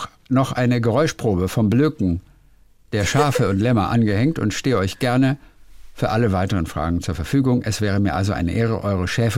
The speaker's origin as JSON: {"language": "German", "town": "Freiberg", "region": "Saxony", "country": "Germany", "tie": "born or raised there", "said": "Ich bin in Sachsen in der Nähe von Freiberg aufgewachsen."}